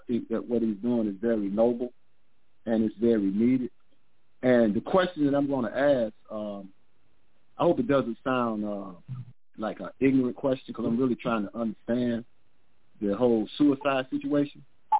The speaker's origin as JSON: {"language": "English", "town": "Chicago", "region": "Illinois", "country": "United States", "said": "Yeah, I'm from Chicago, Illinois."}